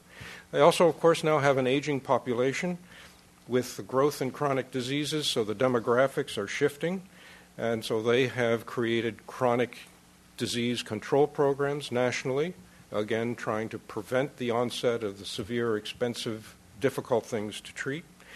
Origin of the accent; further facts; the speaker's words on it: Ohio, United States; a country the size of my home state, Ohio.